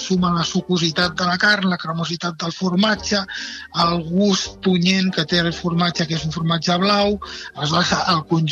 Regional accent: Catalonia, Spain; jo que sóc del Vallès

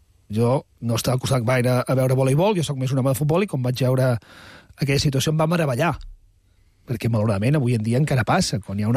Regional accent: Figueres, Catalonia, Spain; o jo recordo que sóc de Figueres

